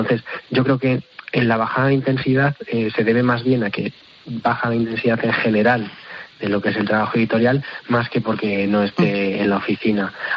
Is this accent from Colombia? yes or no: no; Burgos, Castile and León, Spain; now in Madrid, Spain; yo como burgalés la verdad que me he sentido muy oprimido por el calor de Madrid